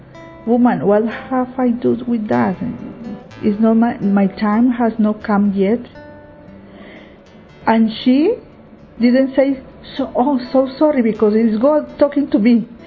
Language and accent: English; Colombia; I am from Colombia. And I was born in a very Catholic family